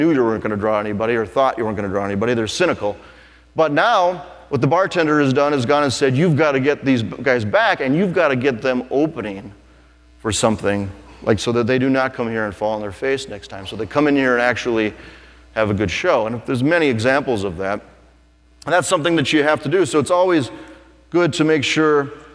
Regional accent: Minnesota, United States; I'm the closest thing to, I'm from Minnesota

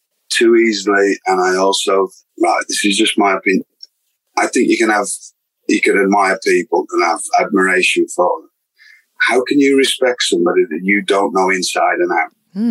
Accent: United Kingdom; moved away; Cause I came from Britain and people seem to think there's a British style.

